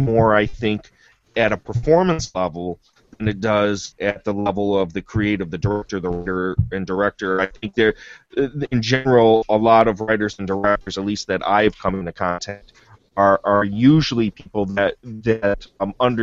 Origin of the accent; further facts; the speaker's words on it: Wisconsin, United States; We are from Wisconsin. We love each other. We made this film together.